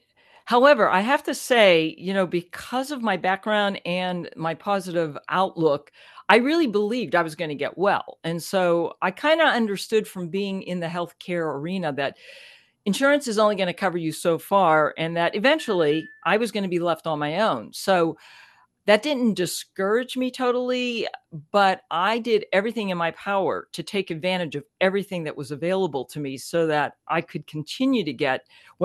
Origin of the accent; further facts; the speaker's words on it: Pittsburgh, Pennsylvania, United States; I'm from Pittsburgh, Pennsylvania.